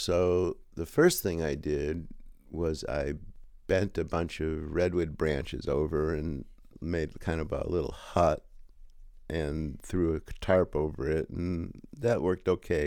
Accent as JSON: {"language": "English", "town": "Chicago", "region": "Illinois", "country": "United States", "tie": "born or raised there", "also_born_or_lived": "Wisconsin / California", "moved": "as an adult", "said": "I was born in Chicago in 1948. I went to college in Wisconsin, University of Wisconsin. So I lived in Chicago until I was 18, went to college, and then when I was 21, after I graduated, I moved to California."}